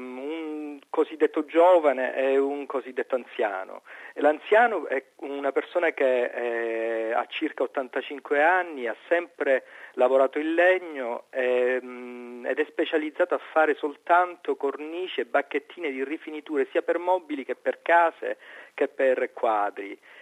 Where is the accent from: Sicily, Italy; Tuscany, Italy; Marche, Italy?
Sicily, Italy; Palermo; born there; Palermo, città dove sono nato, fino a Roma, città dove ho fatto questa mostra